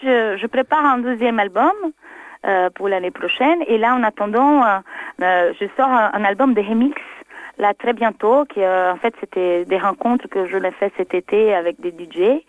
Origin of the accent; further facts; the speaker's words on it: Brazil; je suis brésilienne, je ne peux pas me passer de ça.